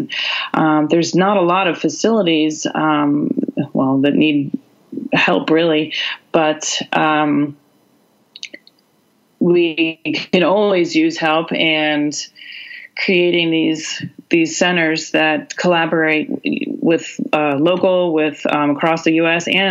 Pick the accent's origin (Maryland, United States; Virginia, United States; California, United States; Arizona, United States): Maryland, United States; Yeah. So I'm originally from Maryland.